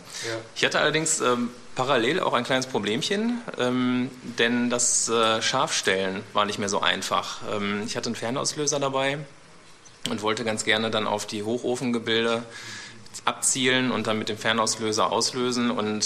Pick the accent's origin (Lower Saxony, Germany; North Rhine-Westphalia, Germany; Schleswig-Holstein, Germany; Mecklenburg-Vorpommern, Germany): North Rhine-Westphalia, Germany; Bochum; ich komme aus Bochum